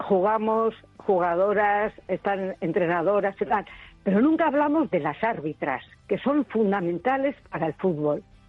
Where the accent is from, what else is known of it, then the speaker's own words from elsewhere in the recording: Eibar, Basque Country, Spain; Mira, yo que conozco un poco, lo que más conozco, porque yo soy de Eibar